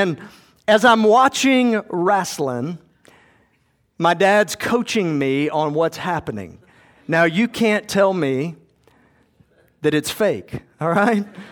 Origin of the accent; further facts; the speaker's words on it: Georgia, United States; I grew up in South Georgia.